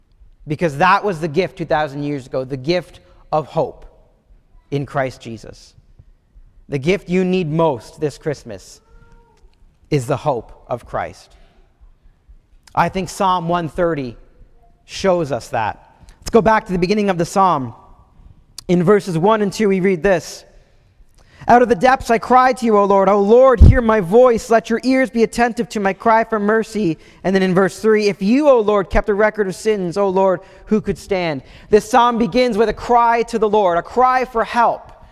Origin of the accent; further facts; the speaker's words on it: Ottawa, Ontario, Canada; I grew up in Ottawa. I have a couple brothers.